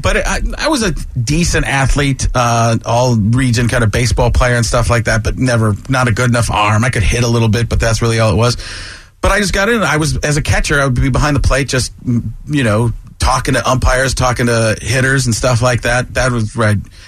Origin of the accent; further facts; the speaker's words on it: Midwest, United States; Everywhere out on this side of the country, because I grew up in the Midwest and everything's like, okay.